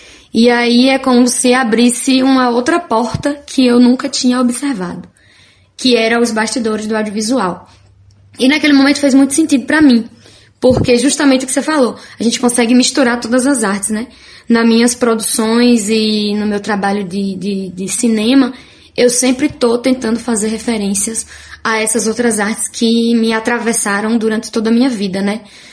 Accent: Morro do Chapéu, Bahia, Brazil; Eu nasci em Morro do Chapéu, sou morrense nascida e de família também. Parte da minha família é daqui, a parte do meu pai é da família … né, de Morro do Chapéu, e parte da minha mãe é de Várzea Nova, então é vizinho ali também

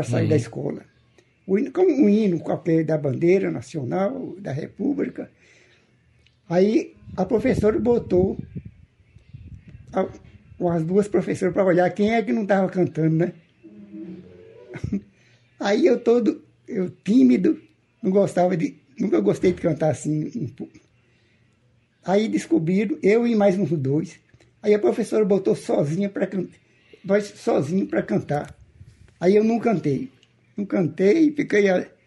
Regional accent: Campinas, Bahia, Brazil; born there; E eu nasci em Campinas. Campinas é um povoado perto do Ventura, povoado que cresceu, já tinha feira, várias lojas.

